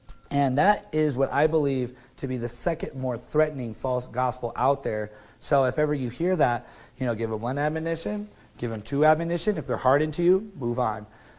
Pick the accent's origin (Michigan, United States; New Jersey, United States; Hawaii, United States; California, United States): Hawaii, United States; Kauai; because I moved here from Arizona, from Kauai in the Hawaiian Islands. And this man has just started a ministry in the island of Kauai, where I'm from